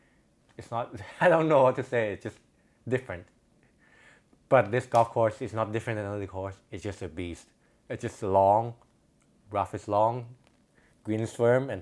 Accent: Thailand; English is a second language; I was going to say, I'm from Thailand. I'm your biggest fan.

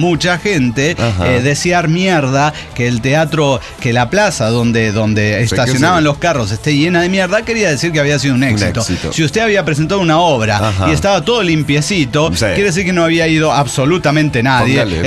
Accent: Cuautitlán Izcalli, State of Mexico, Mexico; moved away as an adult; yo soy originario de Cuautitlán Izcalli y desde mi primera vez, mi primer mes de vida y hasta mis 22 años viví ahí. Ahora regreso cada que puedo a ver a mi familia

